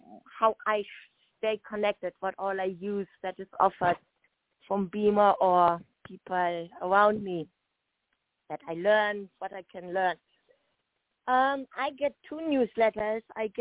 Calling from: Monterey, California, United States; Good morning, Greg. … from Monterey, California. A little bit warmer than where you are.

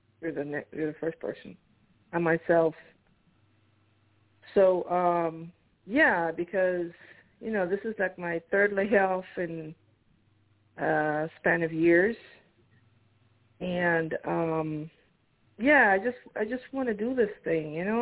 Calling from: New Jersey, United States; I'm calling from New Jersey.

